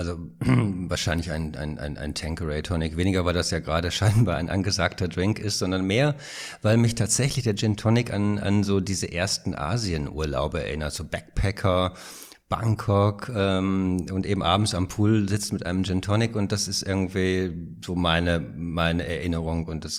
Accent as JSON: {"language": "German", "town": "Rheine", "region": "North Rhine-Westphalia", "country": "Germany", "tie": "born there", "lives_now": "Berlin, Germany", "said": "Ich wohne in Berlin. Ich lebe in Berlin. Geboren bin ich in Rheine. Das ist eine kleine Stadt im Münsterland."}